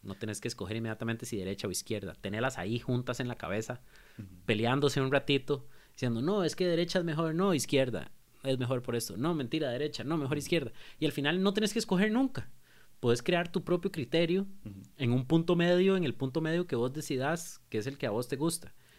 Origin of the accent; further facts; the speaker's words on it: Costa Rica; Yo creo que a nivel de nosotros como seres humanos y como costarricenses tenemos que comenzar a escuchar más.